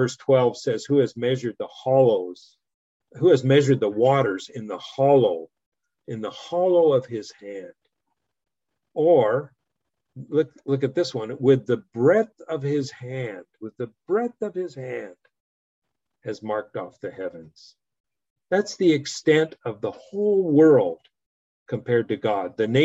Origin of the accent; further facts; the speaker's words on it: Japan; I was born in Japan and I grew up there. I lived on Honshu, where the Olympics are being held right now. And I lived on Okinawa and I've lived on the island of Hokkaido